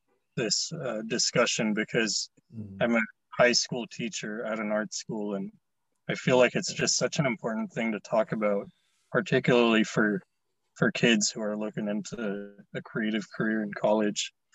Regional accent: United States; born there; because I'm a Filipino American. You know, I was born here, but like 99% of my family is in the Philippines.

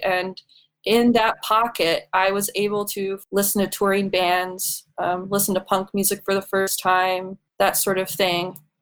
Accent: Lafayette, Indiana, United States; Going all the way back to the very, very beginning, Lafayette, Indiana, my hometown

